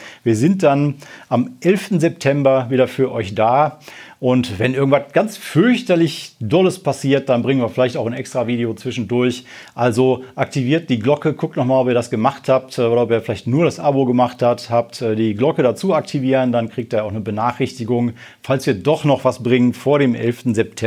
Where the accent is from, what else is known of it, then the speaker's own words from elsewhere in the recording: North Rhine-Westphalia, Germany; Nordrhein-Westfalen, mein Heimatbundesland.